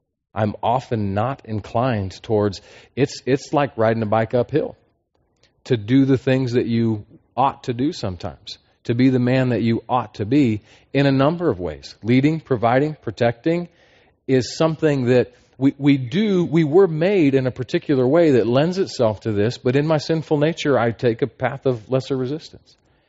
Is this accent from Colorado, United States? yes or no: yes; Denver, Colorado, United States; I grew up a city boy and the country boy at heart. Okay, but I grew up in Denver metro area, went to a mega high school.